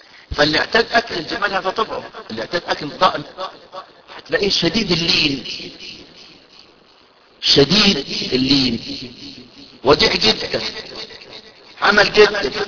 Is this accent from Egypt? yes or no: yes; Egypt; عندنا في مصر العقوبة المتبادلة ايه؟ طلعوا وزعوا